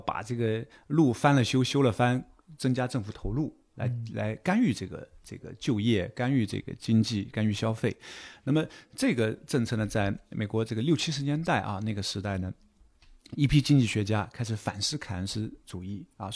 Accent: Zhejiang, China; 我们浙江人啊，我们从小的一个正向的一个教育

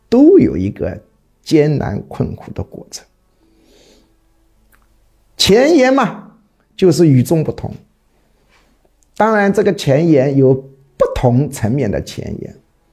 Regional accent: China; 我们中国人

